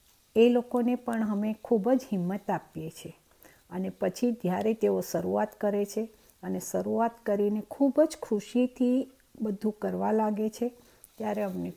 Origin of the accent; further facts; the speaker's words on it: Mumbai, Maharashtra, India; now in Perth, Australia; હું મૂળ મુંબઈની છું. ઓસ્ટ્રેલિયા પર્થમાં 19 વર્ષથી મારા દીકરા સાથે રહું છું